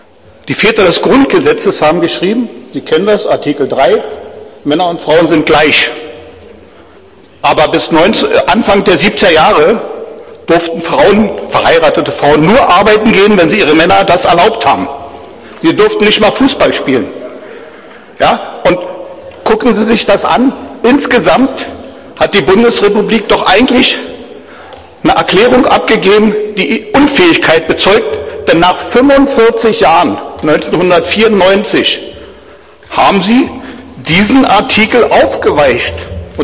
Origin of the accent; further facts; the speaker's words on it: East Germany, Germany; Ich bin ein Ossi